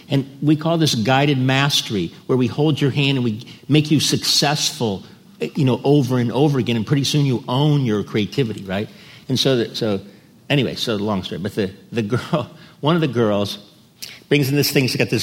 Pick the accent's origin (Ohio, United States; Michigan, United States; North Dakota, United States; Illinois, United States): Ohio, United States; I grew up in Ohio in a working class family.